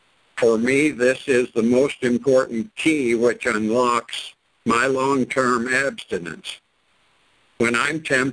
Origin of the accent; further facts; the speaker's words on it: Burnville, Indiana, United States; now in Missouri, United States; I was born in Burnville, Indiana, population 75. It was a one-street town with two alleys and dogs all around.